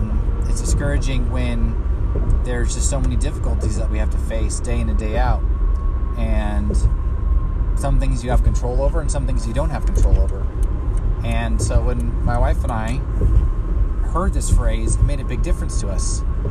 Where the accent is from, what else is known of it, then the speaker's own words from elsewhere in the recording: Georgia, United States; also born or lived in Boise, Idaho; So I have lived in Georgia most of my life. I traveled a lot in my youth. I was born in Boise, Idaho, and my family moved down here when I was very young.